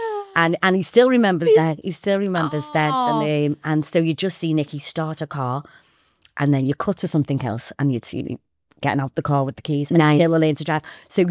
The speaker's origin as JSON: {"language": "English", "town": "Liverpool", "region": "North West England", "country": "United Kingdom", "tie": "born or raised there", "said": "I was born in Liverpool. I was born in Mill Road, but grew up in the North End. My mum's family were Birkenhead and my dad's family were Liverpool. So both sides."}